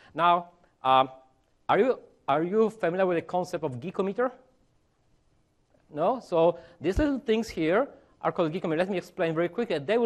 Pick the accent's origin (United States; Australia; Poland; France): Poland; English is a second language; As you can hear, probably already from my accent, I'm not from US, I'm from Poland.